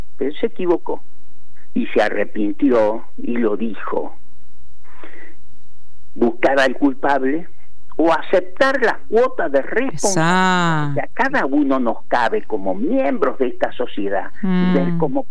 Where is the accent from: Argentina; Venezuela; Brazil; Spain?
Argentina; Mendoza; Todos los años, como buen mendocino, voy a Chile.